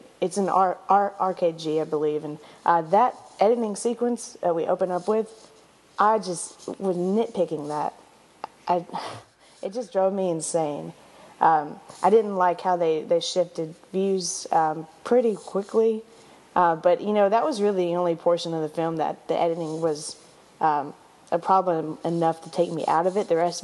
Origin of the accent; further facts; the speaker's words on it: Texas, United States; And I also enjoyed his Texas accent as a Texan.